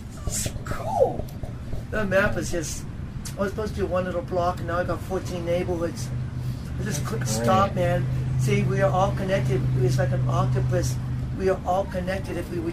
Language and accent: English; Meadville, Pennsylvania, United States; also born or lived in Titusville; I was born in Titusville, so I grew up in Meadville.